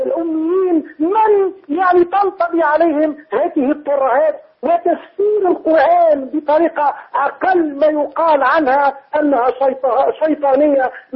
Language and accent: Arabic; Tunisia; أقول تلك الشبهات موجودة في كل العالم العربي وعندنا في تونس